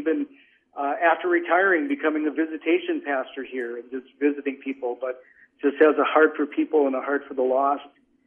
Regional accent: Wisconsin, United States; I'm the youngest of eight kids. I grew up in Wisconsin. My family was Catholic.

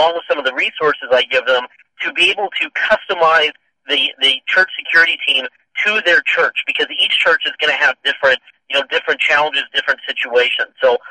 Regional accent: Missouri, United States; now in Tulsa, United States; I'm from Missouri, so I always look for excuses to go back and see Mom anyway.

